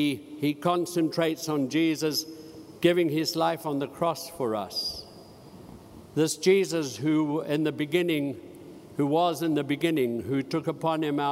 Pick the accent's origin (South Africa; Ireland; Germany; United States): South Africa; Cape Town, Western Cape; In Cape Town, which is my hometown, and in fact the whole Western Cape, which is the province, which is our province